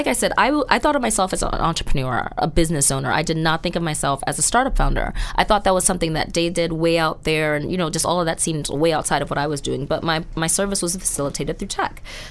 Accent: New York, United States; I'm a woman, I'm emotional, I'm Black, I'm from New York, I'm a therapist.

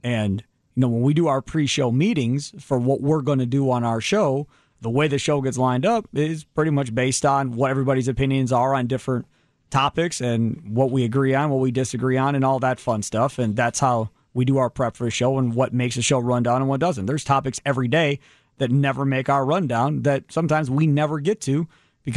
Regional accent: Kenosha, Wisconsin, United States; Myself, growing up in Kenosha, I was able to listen to those stations

